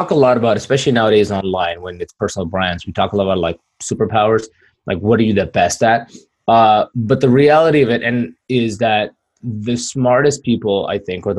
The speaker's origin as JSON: {"language": "English", "country": "Pakistan", "tie": "born there", "said": "I'm an immigrant. I'm ethnically Kashmiri, which was Pakistan and India keep fighting over. And I was born in Pakistan."}